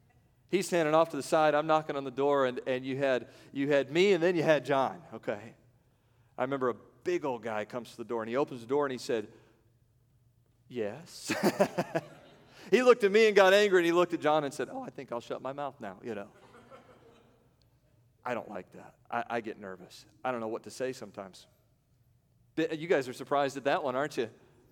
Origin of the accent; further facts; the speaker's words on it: Evansville, Indiana, United States; I didn't know that God would put me right here where I grew up in Evansville, Indiana, at the church where I was saved.